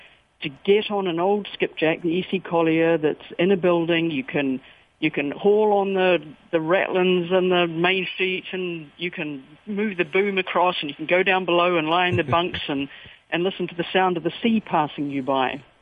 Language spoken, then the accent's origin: English; New Zealand; a lot of my background growing up in New Zealand has been living on the water